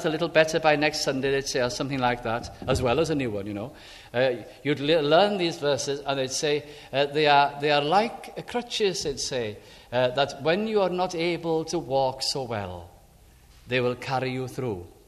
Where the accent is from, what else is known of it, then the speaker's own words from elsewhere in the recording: North West England, United Kingdom; But I can remember in the Welsh chapel where I was brought up in South Lancashire, followed the usual Welsh chapel kind of tradition.